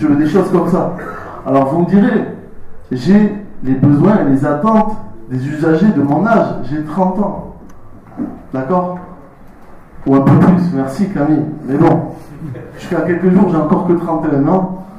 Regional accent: Lourdes, Occitanie, France; also born or lived in Tarbes; Moi je suis un peu lourdé. Je suis né à Tarbes, à part ça, j'ai fait 30 ans de ma vie à Lourdes. J'ai eu mon bac à Lourdes, j'ai grandi au sein de l'association lourdaise, comme beaucoup d'entre vous.

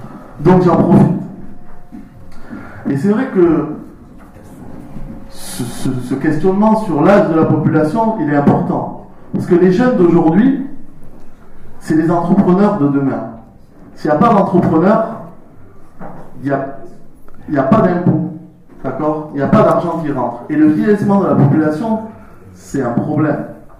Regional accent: Lourdes, Occitanie, France; also born or lived in Tarbes; Moi je suis un peu lourdé. Je suis né à Tarbes, à part ça, j'ai fait 30 ans de ma vie à Lourdes. J'ai eu mon bac à Lourdes, j'ai grandi au sein de l'association lourdaise, comme beaucoup d'entre vous.

